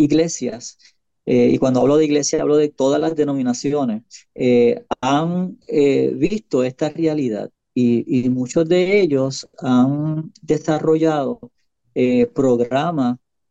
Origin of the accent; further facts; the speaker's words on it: Puerto Rico; Nos olvidamos que como buenos puertorriqueños, nosotros nos necesitamos uno a otro.